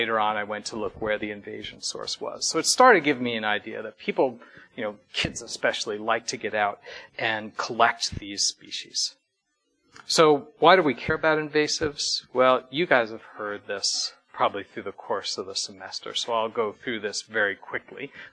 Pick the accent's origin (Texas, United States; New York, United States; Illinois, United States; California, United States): New York, United States; now in Vermont, United States; I'm a liberal flatlander, as you said. I grew up in New York. But I've been living in Vermont for about 12 years